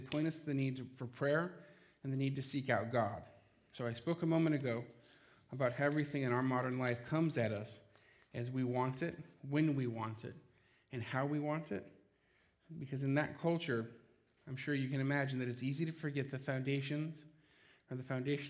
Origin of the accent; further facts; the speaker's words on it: South Tucson, Arizona, United States; you know that I'm from Arizona. That's why I'm always wearing a Diamondbacks hat. In fact, I grew up in South Tucson, Arizona